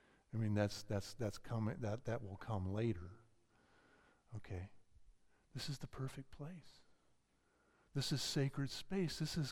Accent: Midwest, United States; I grew up in the Midwest.

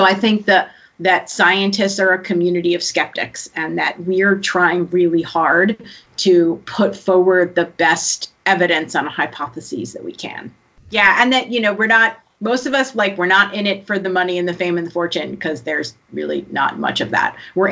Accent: New York, United States; because it's the closest bridge to where I grew up in New York

